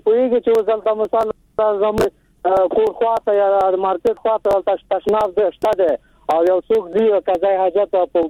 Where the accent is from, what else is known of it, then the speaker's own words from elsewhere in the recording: Takhar, Afghanistan; د خواجهوارد ولسوالۍ نه تخار د ولایت